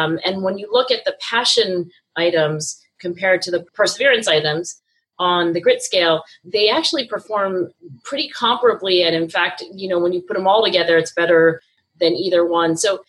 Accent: New Jersey, United States; being an Asian female growing up in South Jersey suburbs, it was, you know, like practically my destiny to become a doctor.

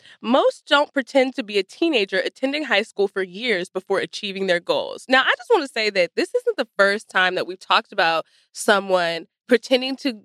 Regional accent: Texas, United States; Mississippi, I'm from Texas.

